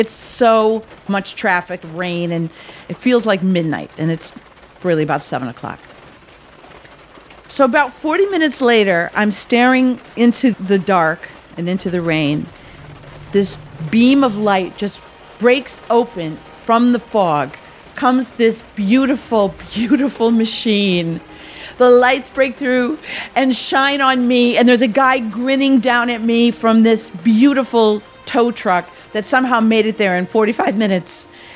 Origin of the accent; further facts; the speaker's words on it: Wisconsin, United States; Because I'm from Wisconsin, I immediately feel responsible